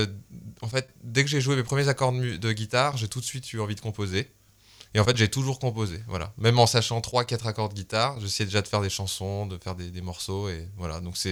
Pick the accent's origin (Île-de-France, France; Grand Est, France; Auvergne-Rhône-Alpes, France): Auvergne-Rhône-Alpes, France; Annecy; dès que je suis rentré chez moi à Annecy, de Paris, j'ai pris la guitare et j'ai commencé à apprendre.